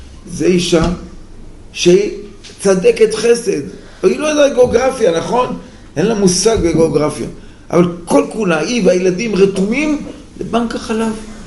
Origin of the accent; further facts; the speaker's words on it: Elon Moreh, West Bank, Palestine; היא ראתה אותי, שאלה אותי, מאיפה אתה? אמרתי לה, מאלון מורד.